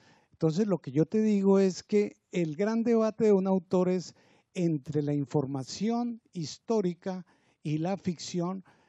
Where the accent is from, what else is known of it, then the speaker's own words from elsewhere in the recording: Líbano, Tolima, Colombia; que caminaban por el parque de mi pueblo, el Líbano